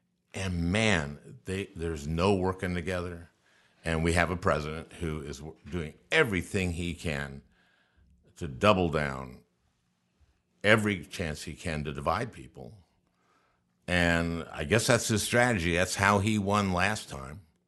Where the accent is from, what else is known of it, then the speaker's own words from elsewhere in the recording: St. Louis Park, Minnesota, United States; I was born in 1951. I grew up in St. Louis Park, middle class. Dad was a printing salesman.